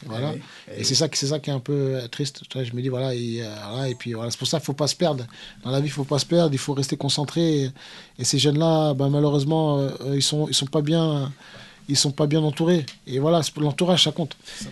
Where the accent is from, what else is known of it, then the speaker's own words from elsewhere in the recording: Noisy-le-Grand, Île-de-France, France; parce que nous, on vient de Noisy-le-Grand, donc nous vient de Noisy-le-Grand. Moi, j'ai commencé la boxe à Noisy-le-Grand